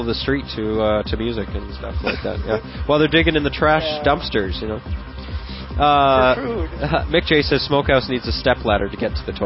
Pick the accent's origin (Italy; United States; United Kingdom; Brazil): United Kingdom; Haha, you can tell I'm British.